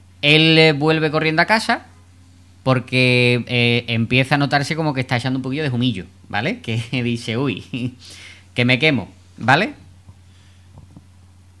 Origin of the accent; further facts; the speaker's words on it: Spain; Somos españoles, ponemos el título que nos da la gana.